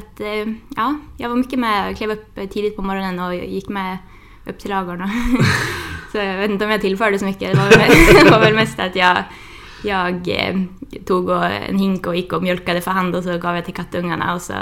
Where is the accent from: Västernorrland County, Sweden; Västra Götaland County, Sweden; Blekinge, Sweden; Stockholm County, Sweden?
Västernorrland County, Sweden; Matfors; Hemma där jag är uppvuxen, det är Matfors. Så att det är lite ungefär 1,5 mil utanför Sundsvall.